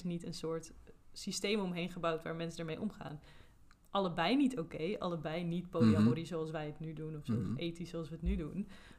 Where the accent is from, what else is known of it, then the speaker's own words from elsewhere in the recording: Curaçao; Ik ben opgegroeid op Curaçao.